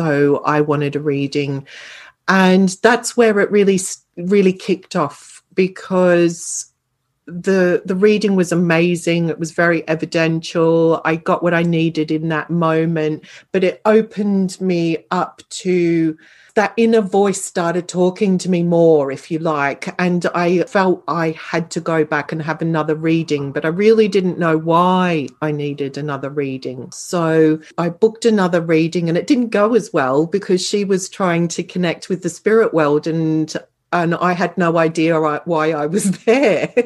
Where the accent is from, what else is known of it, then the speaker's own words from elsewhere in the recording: Australia; You can probably tell from my accent. I know you know I'm from Australia originally